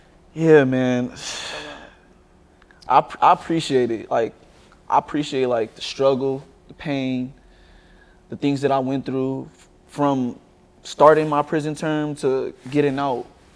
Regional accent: Bakersfield, California, United States; Yeah, Central. So I'm from Bakersfield, California, so that's...

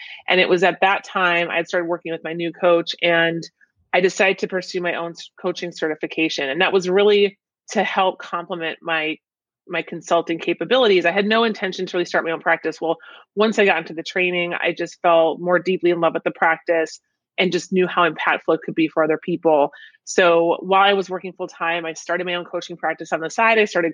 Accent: Midwest, United States; And it was because I'm from the Midwest. So I kind of grew up with this, you know, Midwest work hard mindset

